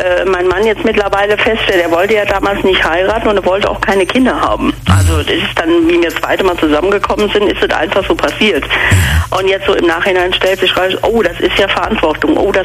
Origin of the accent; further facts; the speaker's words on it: Rhineland-Palatinate, Germany; Ich bin ja aus der Nähe von Koblenz.